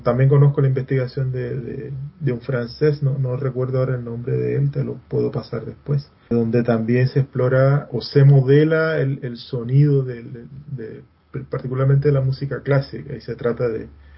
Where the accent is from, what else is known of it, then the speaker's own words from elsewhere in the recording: Medellín, Antioquia, Colombia; que forman parte de la banda sonora de mi vida siendo joven por allá en Medellín